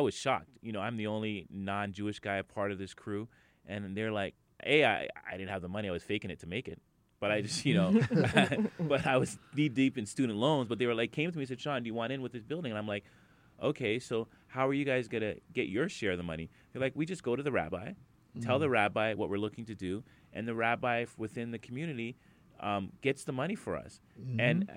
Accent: Canada; This is the Black American argument, and then we are the Canadian arguments.

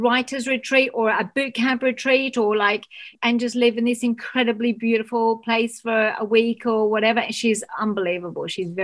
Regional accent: Australia; because I'm Australian

